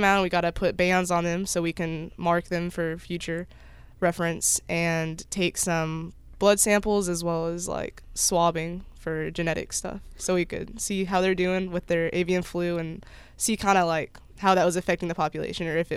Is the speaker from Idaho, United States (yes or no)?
no; Garland, Texas, United States; No, I'm a city girl. I'm from Garland, Texas, which is right near Dallas.